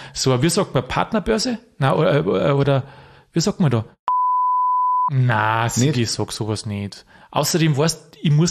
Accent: Vilsbiburg, Bavaria, Germany; Ich komme aus Vilsbiburg, da ist mir zugegangen.

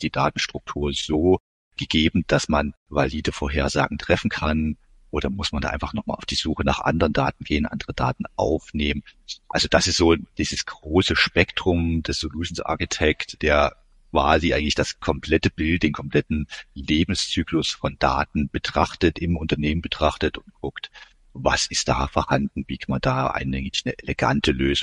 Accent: Pirna, Saxony, Germany; now in Jena, Germany; Also ich bin ursprünglich aus Dresden bzw. Pirna, bin dann zum Studium nach Jena gekommen

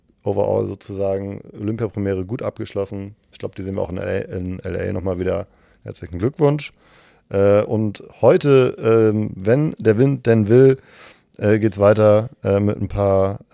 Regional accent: Kiel, Schleswig-Holstein, Germany; Ich komme aus Kiel

